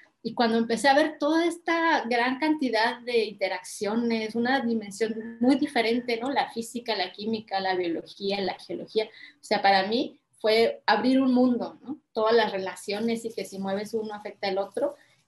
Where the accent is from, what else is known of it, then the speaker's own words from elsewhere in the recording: Chihuahua, Mexico; cuando era muy niña, mi familia iba muy seguido a pescar a la presa, porque yo soy de Chihuahua, no conocía el mar